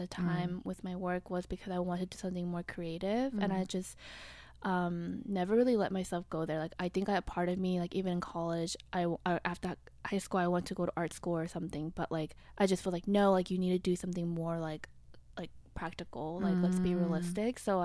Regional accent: Atlanta, Georgia, United States; moved away as an adult; also born or lived in South Korea; now in New York, United States; I grew up in Atlanta, Georgia, like more in the suburbs.

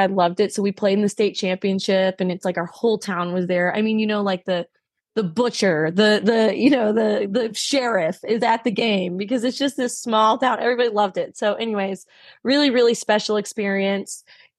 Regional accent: Michigan, United States; moved away as an adult; now in Texas, United States; High school, I'm from Michigan originally, and so I'm, you know, not a Texan, although I've been here for over a decade.

